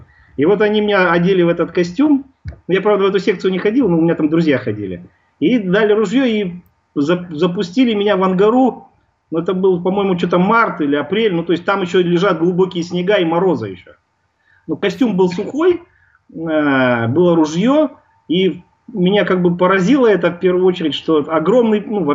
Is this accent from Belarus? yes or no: no; Krasnoyarsk, Krasnoyarsk Krai, Russia; Мы из Красноярска, соответственно.